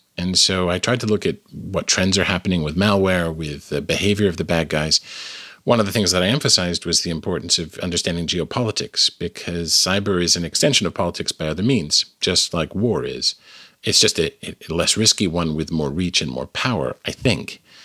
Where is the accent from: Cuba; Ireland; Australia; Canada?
Canada; now in United States; I am originally Canadian. I live in the United States now